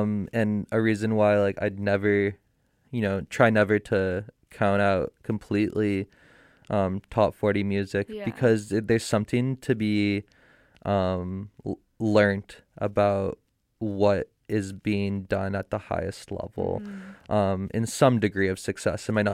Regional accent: Toronto, Ontario, Canada; I grew up in just outside of Toronto proper.

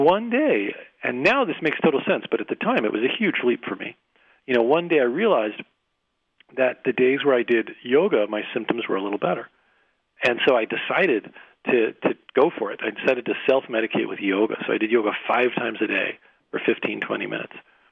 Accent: New Jersey, United States; So I grew up in New Jersey, and I don't know if, you know, folks all over all over Canada and the U.S. know, but New Jersey's pretty intense.

